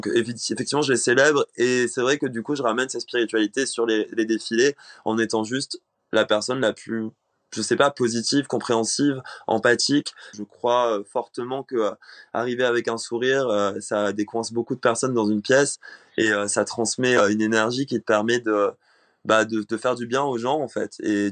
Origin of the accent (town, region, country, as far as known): Réunion, France; born or raised there